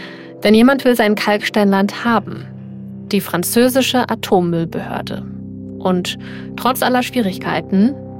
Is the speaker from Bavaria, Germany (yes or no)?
no; Kleinblittersdorf, Saarland, Germany; Wie wir von meiner Heimatgemeinde Klemm-Plittersdorf aus über eine kleine rote Fußgängerbrücke laufen